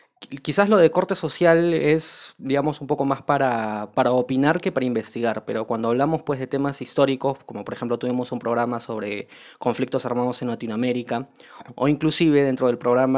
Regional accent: Lima, Peru; yo soy de Lima, Perú. Yo soy abogado de profesión.

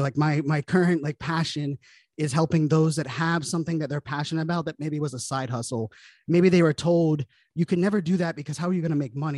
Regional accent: Pittsburgh, Pennsylvania, United States; I grew up in Pittsburgh, Pennsylvania, you know, and I remember like the first time I left the state, like I was like the first of my family that had left the state.

